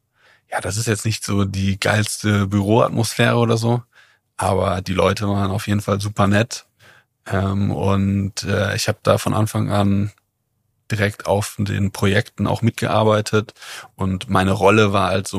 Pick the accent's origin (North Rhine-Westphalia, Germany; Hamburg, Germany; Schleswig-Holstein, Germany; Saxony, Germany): North Rhine-Westphalia, Germany; Ich bin aufgewachsen in einer sehr ländlichen Region im Sauerland, auf einem, ja, in einem kleineren Dorf. Ja, bin dort zur Schule gegangen.